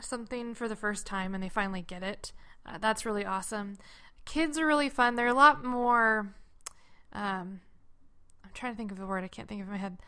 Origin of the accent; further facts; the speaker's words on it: Puyallup, Washington, United States; I didn't grow up in Seattle. I grew up in Puyallup, and I taught in Tacoma.